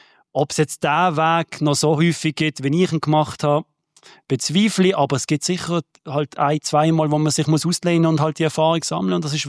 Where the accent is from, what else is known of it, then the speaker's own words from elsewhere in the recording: Basel, Basel-Stadt, Switzerland; auch wenn ich kein Zürcher bin, ich bin Basler